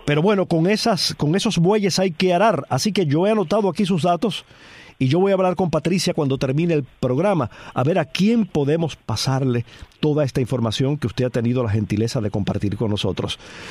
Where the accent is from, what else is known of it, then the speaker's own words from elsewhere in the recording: Cuba; moved away; todo el mundo sabe quiénes somos los cubanos.